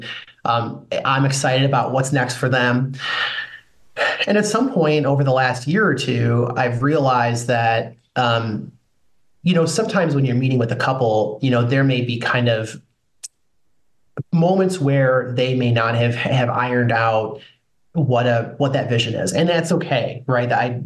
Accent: Illinois, United States; Well, I'm actually a longtime Packers fan, even though I'm from Illinois originally. I grew up about 5 minutes south of the border

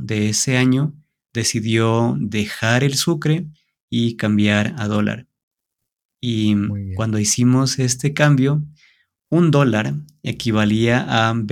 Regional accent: Ecuador; A ver, yo diría que en general somos personas súper amistosas. Es interesante, pero si tú visitas Ecuador y conver

